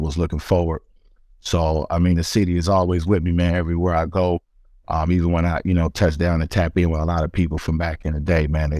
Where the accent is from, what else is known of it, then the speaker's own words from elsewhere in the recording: Long Beach, California, United States; You know, I'm a West Coast kid. I grew up in Long Beach City.